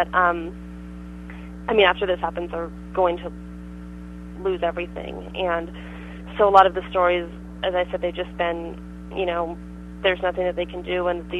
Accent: United States; every time, you know, I say I'm from America

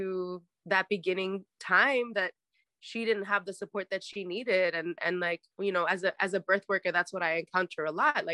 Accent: Bethlehem, Pennsylvania, United States; now in Philadelphia, United States; I grew up in Bethlehem, Pennsylvania, which is like 1.5 hours away from Philly.

